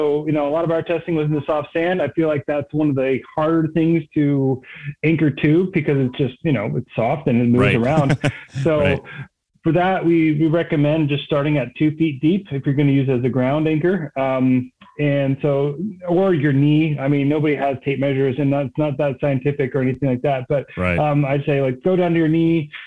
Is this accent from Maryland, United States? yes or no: yes; Maryland, United States; So I grew up on the East Coast, just north of DC